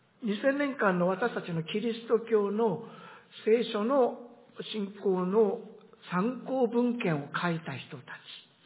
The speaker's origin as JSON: {"language": "Japanese", "region": "Akita", "country": "Japan", "accent": "Akita dialect (Zuzu-ben)", "said": "普通の日本語ではなく、私の住んでいた出身の秋田のね、ズーズー弁。"}